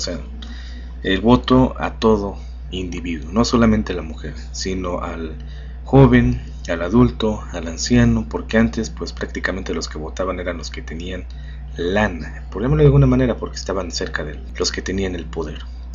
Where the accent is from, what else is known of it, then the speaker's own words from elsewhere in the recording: Mexico; Somos mexicanos